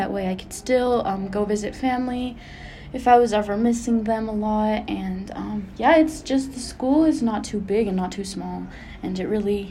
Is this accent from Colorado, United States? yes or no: yes; Carbondale, Colorado, United States; also born or lived in Aspen, Colorado; I was born in Aspen, Colorado, and I was raised in Carbondale, Colorado.